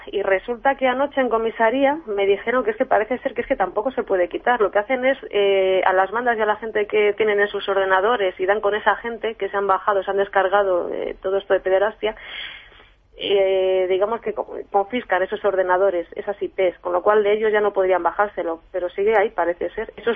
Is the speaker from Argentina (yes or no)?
no; Palencia, Castile and León, Spain; now in Madrid, Spain; yo vivo en Madrid, aunque soy de Palencia